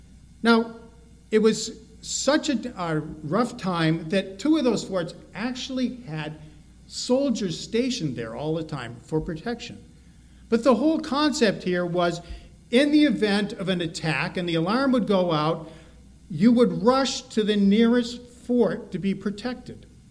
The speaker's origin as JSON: {"language": "English", "town": "Colrain", "region": "Massachusetts", "country": "United States", "tie": "born or raised there", "said": "Now, the town I grew up out in Western Mass, a little town called Coleraine"}